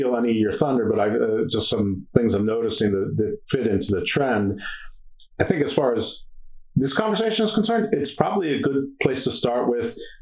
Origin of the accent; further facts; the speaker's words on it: United States; But, as an American kid living in the suburbs, I didn't know what that means.